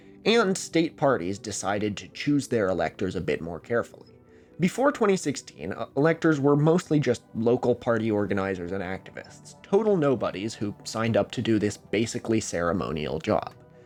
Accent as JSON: {"language": "English", "region": "Oregon", "country": "United States", "tie": "born or raised there", "said": "So, for example, in my home state of Oregon, which has 8 electoral votes"}